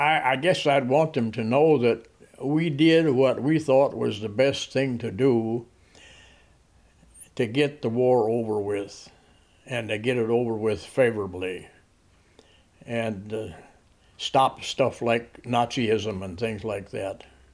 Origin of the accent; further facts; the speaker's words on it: United States; first language Pennsylvania Dutch; English is a second language; I come from an Amish family.